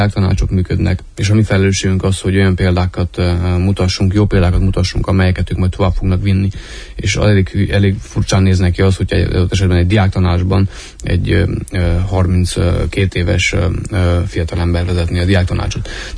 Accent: Mediaș, Sibiu County, Romania; csak ha kiemelhetem Szeben megyét, Meggyes, onnan származom én is

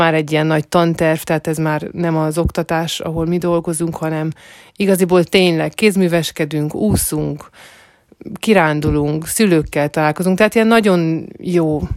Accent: Baja, Bács-Kiskun, Hungary; Baján nevelkedtem, ott nőttem fel a szüleimmel és az öt testvéremmel

